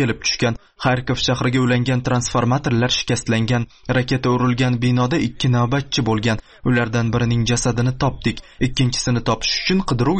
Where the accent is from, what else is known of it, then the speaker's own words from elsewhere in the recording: Samarkand, Samarqand Region, Uzbekistan; O'zbekistondan, Samarqanddanman. Yoshim 22 da.